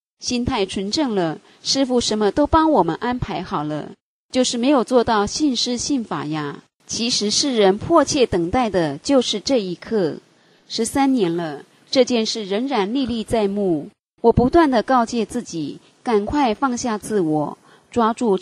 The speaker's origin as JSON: {"language": "Chinese", "region": "Northeast China", "country": "China", "said": "我答道，我是东北人。"}